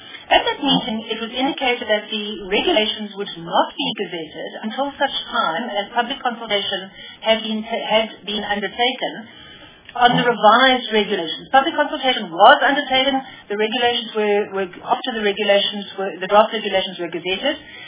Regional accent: Eastern Cape, South Africa; I'm from the Eastern Cape

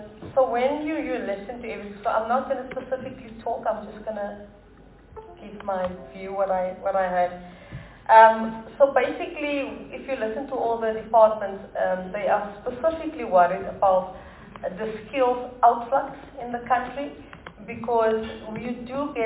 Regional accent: Eastern Cape, South Africa; I'm from the Eastern Cape

